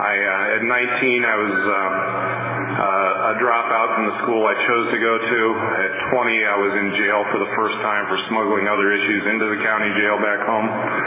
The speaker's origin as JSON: {"language": "English", "region": "Ohio", "country": "United States", "tie": "born or raised there", "said": "I grew up in the Midwest in a small village in Ohio, about 5,000 people. It was very much like Mayberry."}